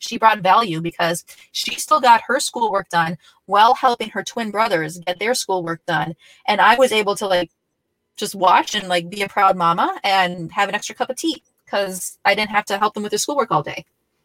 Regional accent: Minnesota, United States; And so even though we're from Minnesota, I'm in Florida right now.

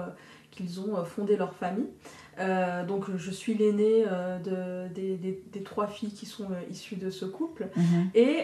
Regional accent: Collonge-Bellerive, Geneva, Switzerland; je suis née donc à Colonges-Bellerive, cette petite ville pleine de villas de familles aisées cossues, tu vois.

